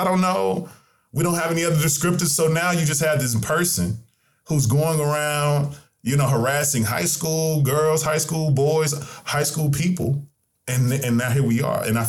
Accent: Tennessee, United States; because I grew up in Tennessee

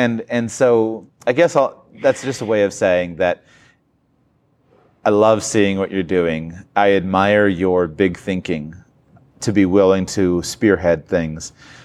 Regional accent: United States; I come from the United States of America, but I really don't feel very much kinship with U.S. Americans

